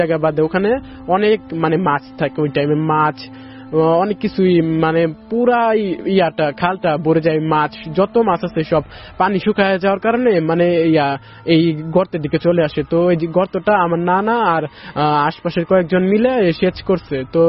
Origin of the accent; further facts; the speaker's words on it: Mohakhali, Dhaka Division, Bangladesh; আমি মহাখালী থেকে এসেছি।